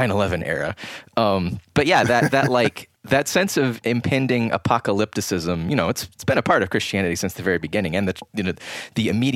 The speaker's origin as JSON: {"language": "English", "town": "Atlanta", "region": "Georgia", "country": "United States", "tie": "born there", "said": "So I was born in Atlanta, went to First Baptist Atlanta for a time"}